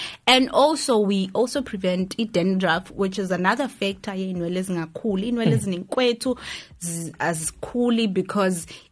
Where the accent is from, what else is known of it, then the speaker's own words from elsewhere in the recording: South Africa; because futhi ke ne economy as a South African nkosi yami one stream of income akuyonto esebenzayo, you know.